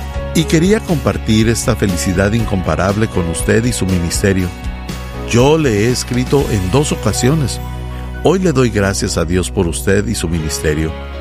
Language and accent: Spanish; Cuba; Soy de Cuba y llevo 20 años en la iglesia.